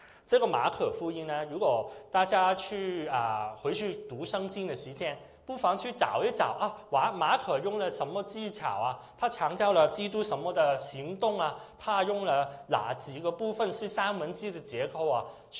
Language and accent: Chinese; Hong Kong; 我是从香港来，我不知道大家从哪里来